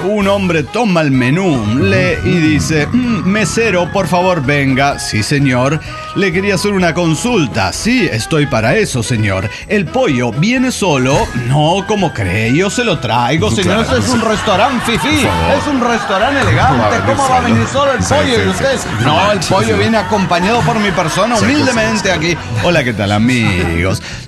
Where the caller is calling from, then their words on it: Málaga, Andalusia, Spain; de Málaga, España.